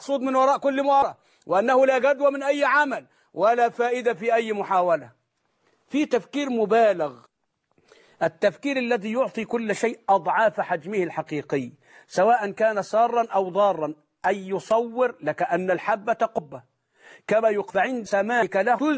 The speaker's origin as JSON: {"language": "Arabic", "country": "Egypt", "said": "الإبداع عندنا في مصر وفي كتير من بلاد الإسلام هو الرقص"}